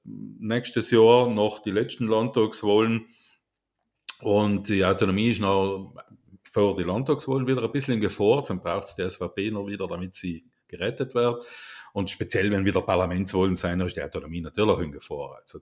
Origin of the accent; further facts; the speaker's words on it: Trentino-Alto Adige, Italy; Da hat man mal gedacht, als Südtiroler schauen wir das einmal an.